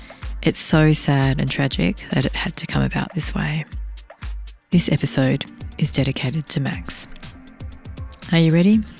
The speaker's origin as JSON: {"language": "English", "town": "Canberra", "region": "Australian Capital Territory", "country": "Australia", "said": "And this is kind of coming around full circle because I came from Canberra. I came from not a wealthy background, a co-ed school, government school."}